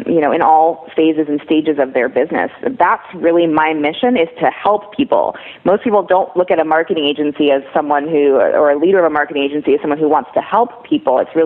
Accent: Los Angeles, California, United States; Well, I'm … from Laurel Canyon, so I'm about as LA as they come.

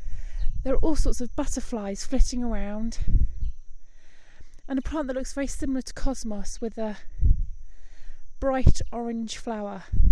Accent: Northampton, East Midlands, United Kingdom; I left Northampton, my hometown, yesterday at 2 o'clock.

